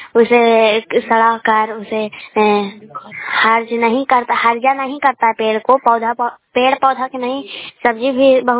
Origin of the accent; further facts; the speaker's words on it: Bihar, India; मैं नालंदा जिले के रहने वाली, मैं गोड़ापुर पंचायत से बोल रहे हैं। मेरा गांव प्रखंड है।